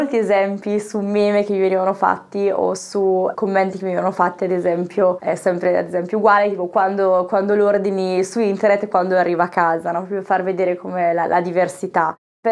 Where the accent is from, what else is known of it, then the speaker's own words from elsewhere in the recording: Lombardy, Italy; born there; perché sono nata in Lombardia